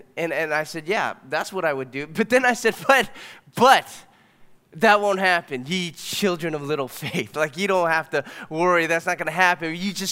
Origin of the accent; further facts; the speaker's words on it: Torrance, California, United States; I had a childhood friend who we grew up together here in Torrance